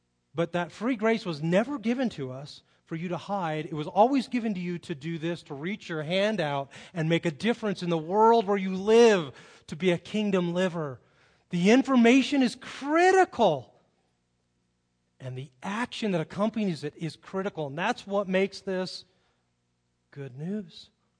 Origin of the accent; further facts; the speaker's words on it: Carmel Valley, California, United States; also born or lived in Phoenix; I grew up in Carmel Valley, California. And so I started to go to church when I was in high school.